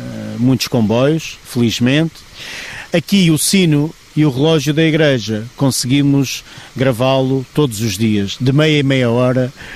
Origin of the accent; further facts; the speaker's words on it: Mealhada, Aveiro, Portugal; eu fui criado com o comboio lá, na Quinta do Valongo, que já é concelho da Mealhada, portanto, a cerca de 1 hora daqui.